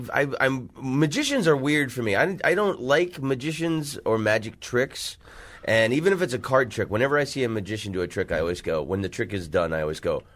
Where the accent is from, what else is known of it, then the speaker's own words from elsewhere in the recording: Orlando, Florida, United States; And the Tupperware Theater, I grew up in Orlando.